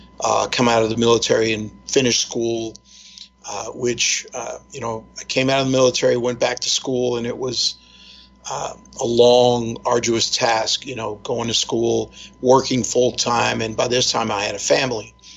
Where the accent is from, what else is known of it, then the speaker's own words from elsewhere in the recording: New York City, New York, United States; Well, growing up in New York City, my mother kind of felt like the answer was not public school.